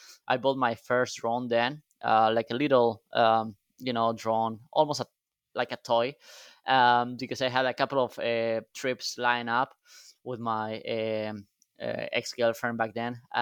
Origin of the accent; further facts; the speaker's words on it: Alicante, Valencian Community, Spain; moved away as an adult; also born or lived in Madrid; now in Sydney, Australia; I was born in Alicante, which is a small city south of Valencia. So I lived there up until, when I was 21, then moved to Madrid, started to work at Deloitte in Madrid, and then moved to Sydney 9 years ago.